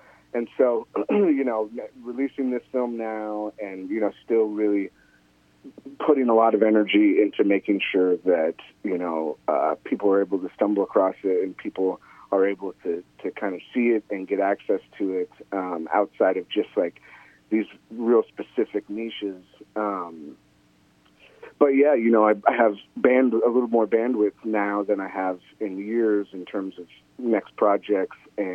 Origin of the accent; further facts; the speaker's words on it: West Coast, United States; You know, I grew up on the West Coast